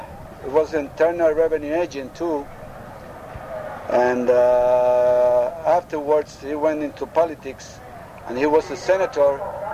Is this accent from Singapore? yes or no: no; Ponce, Puerto Rico; also born or lived in Juana Diaz; I was born in a little town about 10 miles from here, Juana Diaz, and I was raised in Ponce. That was in October 11, 1929, so I'm 63 right now.